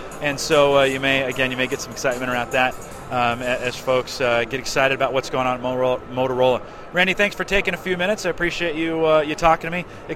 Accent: San Jose, California, United States; Now I grew up in San Jose

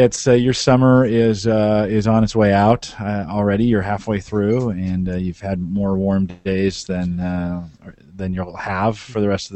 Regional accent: San Jose, California, United States; now in Nebraska, United States; It's a lot like I grew up in San Jose, California.

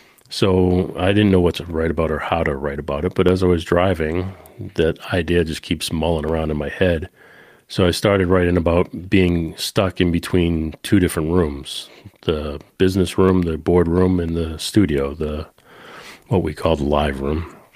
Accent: Boston, Massachusetts, United States; also born or lived in Tennessee; where I'm from Boston, which is the world of rock music, and I live, or primarily lived, out of Tennessee, which is where the home of country music.

